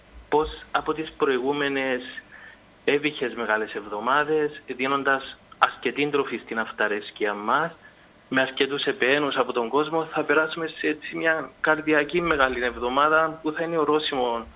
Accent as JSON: {"language": "Greek", "town": "Nicosia", "region": "Nicosia District", "country": "Cyprus", "said": "από Λευκοσία."}